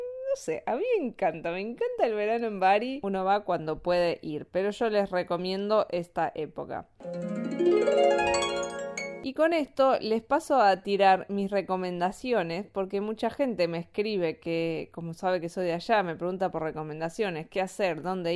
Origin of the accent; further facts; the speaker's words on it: Bariloche, Río Negro, Argentina; also born or lived in San Nicolás de los Arroyos; fui criada, nací en San Nicolás de los Arroyos y me crié en Bariloche desde mis 8 años.